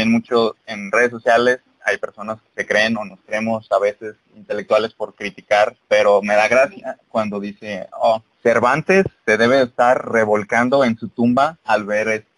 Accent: Guadalajara, Jalisco, Mexico; Ahorita están escuchando a dos zapatillos. así se les dice a los de Guadalajara, Guadalajara, sí. Jalisco, que es donde estoy yo

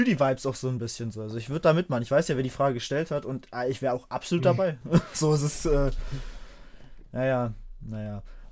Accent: Berlin, Germany; Ich meine, wir sind Berliner Jungs.

